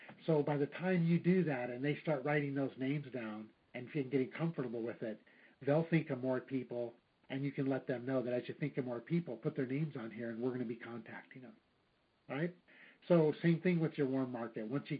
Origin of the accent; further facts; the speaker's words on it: Oregon, United States; I'm really from Oregon, and there we have adult foster care homes.